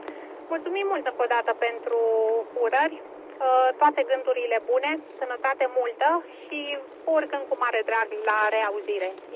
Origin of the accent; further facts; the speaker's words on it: Pitești, Argeș, Romania; Noi suntem din Pitești, QTH-ul de bază și ne întoar